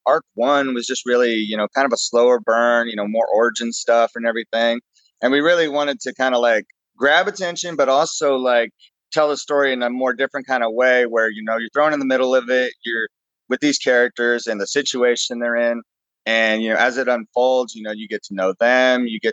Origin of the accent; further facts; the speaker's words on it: Texas, United States; Well, born and raised in Texas, just pretty normal upbringing, went through school and everything